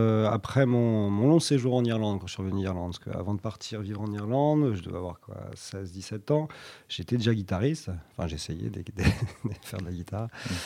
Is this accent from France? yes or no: yes; France; born there; also born or lived in Ireland; Ma mère est anglo-saxonne. Et donc, c'est pas ma langue maternelle, parce que moi, je suis né en France. Mais c'est vrai que ma mère m'a toujours parlé en anglais. J'ai vécu quelques années après en Irlande